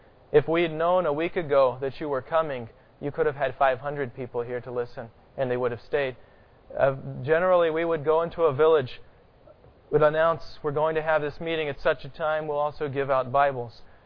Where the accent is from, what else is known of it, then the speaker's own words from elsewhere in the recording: the South, United States; as a Southerner, growing up and hearing Southern English, it's a lot closer to what we speak than proper English anyway.